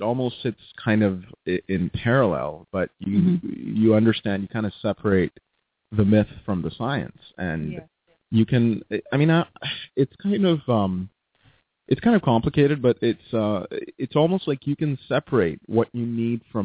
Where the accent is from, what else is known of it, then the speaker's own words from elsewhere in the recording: Mumbai, Maharashtra, India; I grew up in Bombay, so Mumbai now, so B-Town represent.